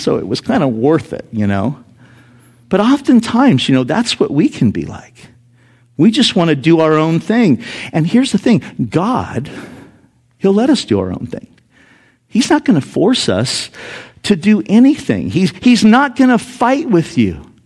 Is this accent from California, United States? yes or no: yes; Santa Ana, California, United States; When I was growing up in Santa Ana, California